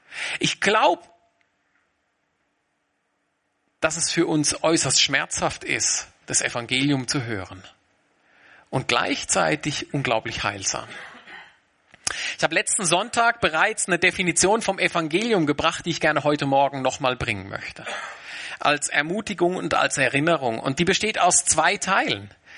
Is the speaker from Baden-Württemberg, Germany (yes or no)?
yes; Baden-Württemberg, Germany; also ich kann ja sowieso kein Hochdeutsch, gell? Das ist ja alles nur Geblöffe. Das Bundesland, wo ich herkomme, hat den Slogan, wir können alles außer Hochdeutsch.